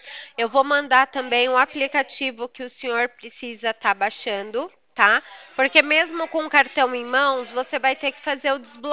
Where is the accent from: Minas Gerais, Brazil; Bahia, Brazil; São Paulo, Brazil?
São Paulo, Brazil; Eu sou daqui de São Paulo.